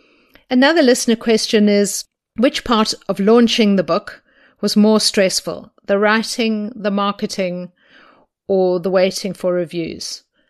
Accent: South Africa; now in United States; growing up in South Africa, the terrible leaders that we had at the time

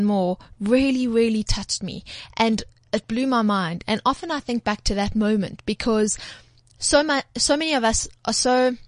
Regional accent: South Africa; I'm South African before I'm anything else.

